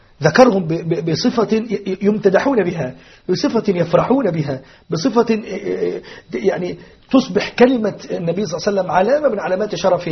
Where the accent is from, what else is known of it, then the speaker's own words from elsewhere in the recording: Egypt; أو يقولوا عندنا في مصر الصعيدة